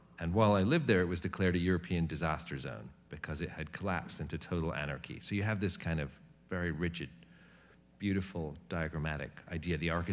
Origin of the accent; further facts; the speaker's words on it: United Kingdom; moved away; I'm originally British, and so I moved here about 30 years ago.